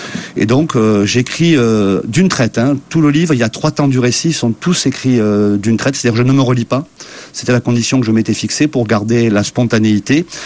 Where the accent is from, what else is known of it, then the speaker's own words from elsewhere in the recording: Martigues, Provence-Alpes-Côte d'Azur, France; born there; le village du Vernet, je n'y suis pas né, je suis né à Martigues, mais j'y vais pratiquement tout le temps.